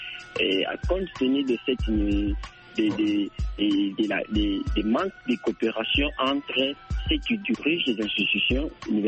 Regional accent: Kinshasa, DR Congo; Par exemple, le ministre chez nous à Kinshasa, ici au Congo

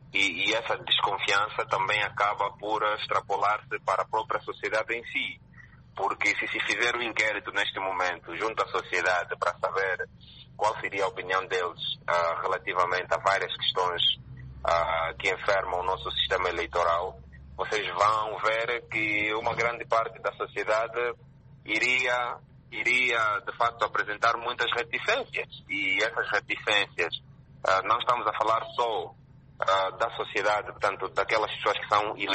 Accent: Angola; Nós precisamos conversar muito como angolanos

